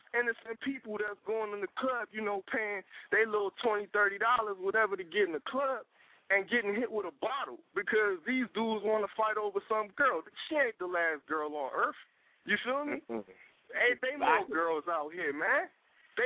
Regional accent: Capitol Heights, Maryland, United States; that's really where I come from, you feel me? I'm from Capitol Heights, Maryland, you know what I'm saying? Right, I'm all across the street from Southeast.

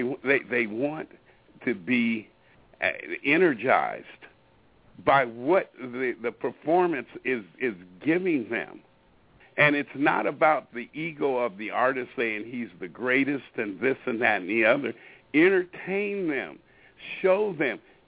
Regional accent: Pacific Northwest, United States; You know, there are a lot of circuits that I have been to, and I come from the Pacific Northwest, and I'm just telling you, I know how the trend is going.

